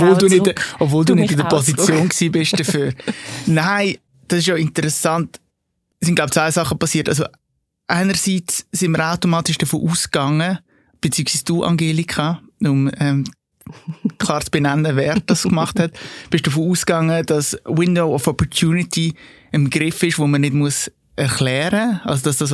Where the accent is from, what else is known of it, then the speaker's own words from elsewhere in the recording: Aargau, Switzerland; now in Zurich, Switzerland; also wenn ich in dieser Region, wo ich aufgewachsen bin, auf dem Land, Kanton Aargau, hinterste Krachen